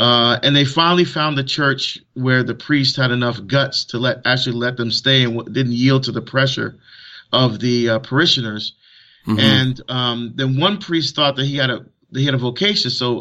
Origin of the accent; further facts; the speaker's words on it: New Jersey, United States; when I was in seventh grade, which was the age of confirmation in my parish growing up in New Jersey, we were one of the few black families there.